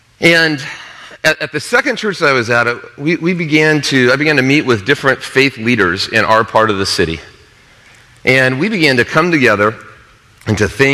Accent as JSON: {"language": "English", "town": "Denver", "region": "Colorado", "country": "United States", "said": "I am from Denver, Colorado."}